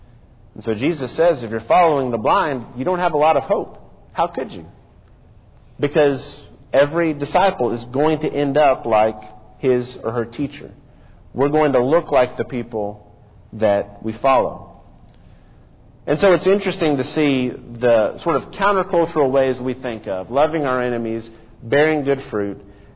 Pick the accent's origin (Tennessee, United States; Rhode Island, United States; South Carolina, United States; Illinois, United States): Tennessee, United States; Memphis; I grew up in the Memphis area, and a lot of people came to Memphis to see Graceland, to see where … lived, to see that place.